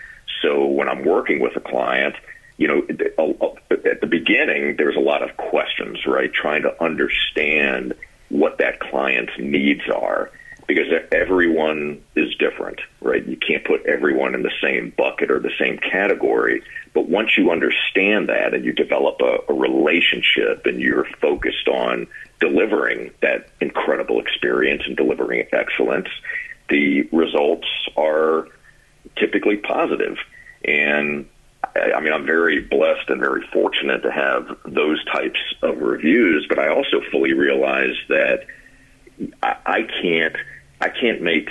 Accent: Richmond, Virginia, United States; moved away as an adult; also born or lived in Ohio; now in Florida, United States; So I was born and raised in Virginia, specifically Richmond, Virginia, and I lived there until I was around 19 or 20 years old, and then I moved to Ohio due to career choice and job opportunities.

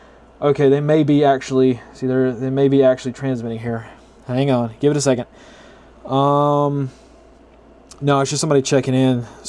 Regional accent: United States; Yeah, I'm American, sorry.

